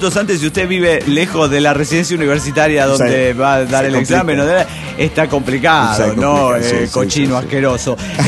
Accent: Puebla, Mexico; de Puebla.

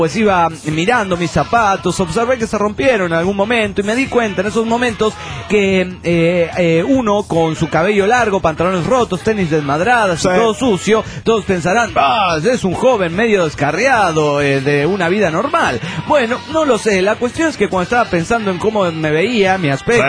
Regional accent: Mexico; soy mexicano hasta la madre, hasta la puta madre.

